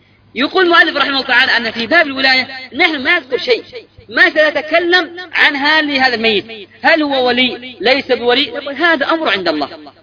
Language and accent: Arabic; Yemen; أو عندنا في اليمن أو في المشرق أو في المغرب